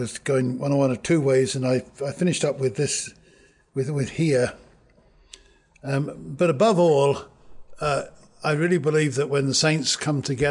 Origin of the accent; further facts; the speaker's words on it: England, United Kingdom; Being English, I have a very strange mind.